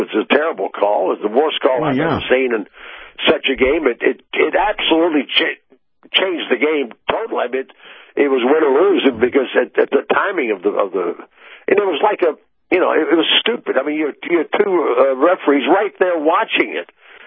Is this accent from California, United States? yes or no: no; Atlanta, Georgia, United States; enjoy a Super Bowl here in my hometown of Atlanta.